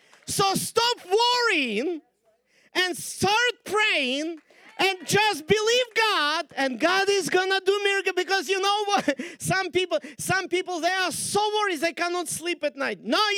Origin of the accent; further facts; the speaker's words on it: Russia; Well, we are from, you know, northern territories. We are from Russia. We are always on time. We actually before the time. We come always on time. Because that's our culture. That's the culture we were raised in our place.